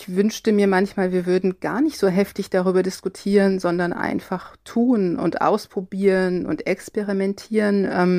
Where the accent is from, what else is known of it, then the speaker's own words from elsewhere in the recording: Cologne, North Rhine-Westphalia, Germany; ich bin im Kölner Raum aufgewachsen